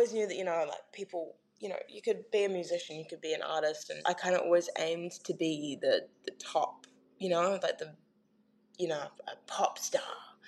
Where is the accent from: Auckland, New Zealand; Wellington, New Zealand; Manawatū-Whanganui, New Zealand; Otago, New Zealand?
Auckland, New Zealand; Clarks Beach; I grew up in Clarks Beach, so like South Auckland, like really south.